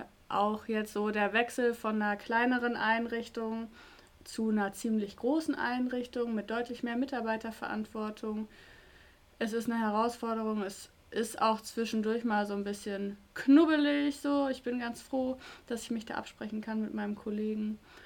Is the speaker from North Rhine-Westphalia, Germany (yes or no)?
no; Schleswig-Holstein, Germany; Ich komme aus Norddeutschland, von daher, also Schleswig-Holstein